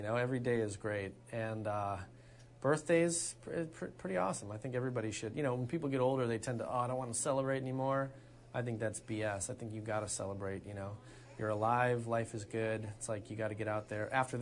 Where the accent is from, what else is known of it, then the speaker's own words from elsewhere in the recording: Chicago, Illinois, United States; we're all from Chicago